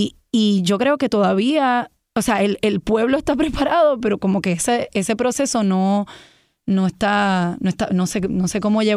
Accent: Puerto Rico; moved away as an adult; Pues yo me fui de Puerto Rico a los 18 años a estudiar fuera.

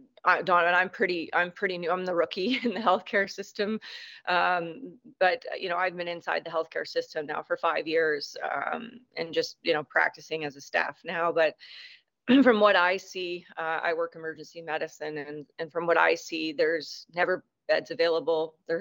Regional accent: Canada; But I will say that as a Canadian

